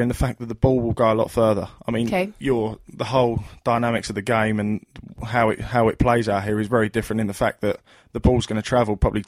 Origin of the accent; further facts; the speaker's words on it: East of England, United Kingdom; Yeah, I mean, I'm from Essex in England.